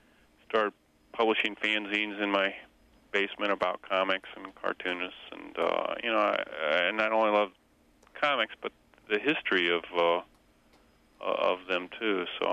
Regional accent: Midwest, United States; Well, I grew up in the Midwest in the U.S. of A.

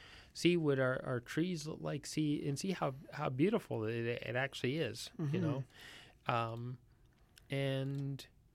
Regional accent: British Columbia, Canada; And we need, and as British Columbians, we need to cherish it and stop causing more regression by ripping down the forest and building useless dams.

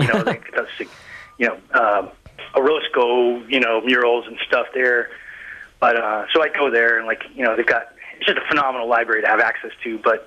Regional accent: Denver, Colorado, United States; No, I spent a good part of my life growing up in Denver, and like, you know, I love the fact, you know, I can go and see my family there

